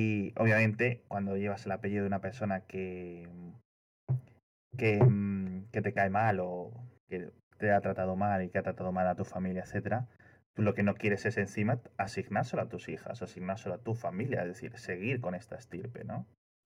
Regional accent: Castile and León, Spain; now in Madrid, Spain; Nosotros vivimos en Madrid, pero somos de León. De una zona en León que se llama El Bierzo.

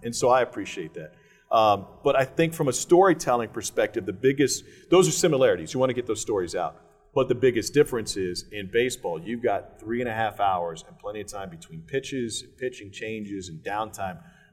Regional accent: Columbia, Missouri, United States; I grew up in Columbia, Missouri. I grew up a mile and a half from Fro Field.

